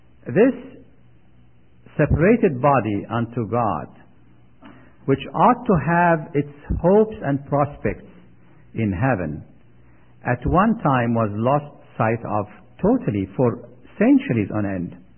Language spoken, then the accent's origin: English; Egypt; You see, I grew up in Egypt. My parents were Orthodox believers, and the Orthodox Church claims that Saint Mark